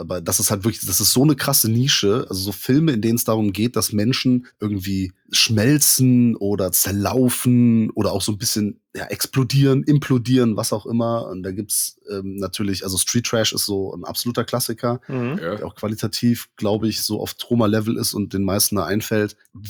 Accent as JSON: {"language": "German", "region": "Rhineland", "country": "Germany", "said": "Wir kommen aus dem Rheinland und sprechen trotzdem Hochdeutsch."}